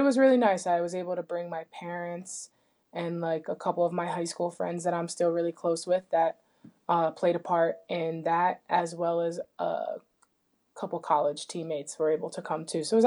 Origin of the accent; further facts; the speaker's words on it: Bedminster, New Jersey, United States; growing up there, I grew up in Bedminster, but I actually went to a high school. There was like a couple towns together that went to the same high school called Bernards High School. So it's more of like a uppity area where people are pretty well off.